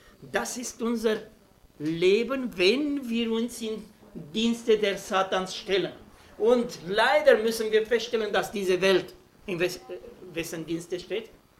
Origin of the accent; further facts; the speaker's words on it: Romania; aber ich kann euch sagen, ich komme aus Rumänien